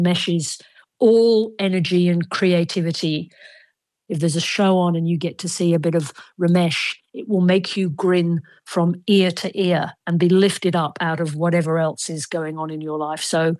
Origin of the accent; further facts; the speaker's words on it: Lagos, Nigeria; born there; I was born in Lagos, Nigeria, just before the outbreak of the Biafran War.